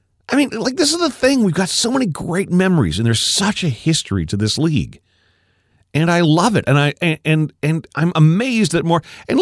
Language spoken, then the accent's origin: English; Canada; And granted, we're Canadian. We're not over the top.